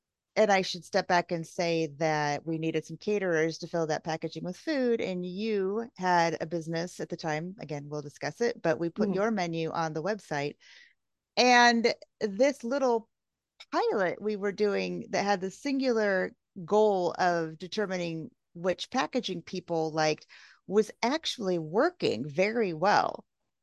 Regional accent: Michigan, United States; now in Amsterdam, Netherlands; Yeah, because we're both Midwestern girls. You're from Ohio. I'm originally from Michigan, the Michigan-Indiana border. Both found ourselves in Amsterdam.

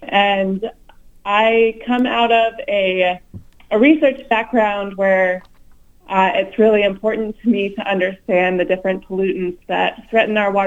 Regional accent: Virginia, United States; moved away as an adult; I am originally from the state of Virginia, not the city in Minnesota. So I'm from the East Coast, from Virginia, and moved to the upper Midwest in 2017.

